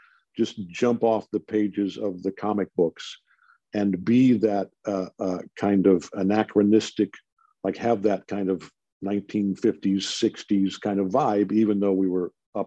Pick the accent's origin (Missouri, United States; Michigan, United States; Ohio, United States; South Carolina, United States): Michigan, United States; Detroit; where I played the coach of my hometown Detroit Tigers.